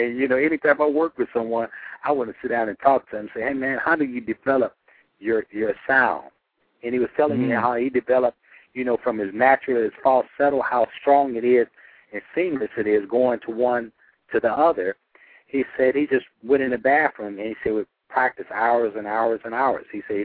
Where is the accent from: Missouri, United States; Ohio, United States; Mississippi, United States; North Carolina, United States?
Ohio, United States; Cleveland; Howard's from Akron, Ohio, and I was from Cleveland, Ohio.